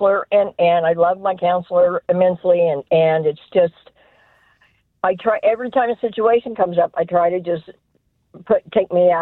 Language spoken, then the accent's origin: English; Topeka, Kansas, United States; now in Prairie Village, United States; I'm originally from Topeka, but today I'm in Prairie Village.